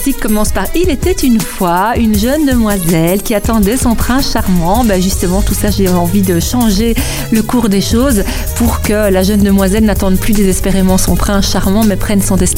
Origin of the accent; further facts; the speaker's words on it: La Louvière, Wallonia, Belgium; étant donné que je suis de La Louvière, j'avais vraiment envie de faire rayonner ma région.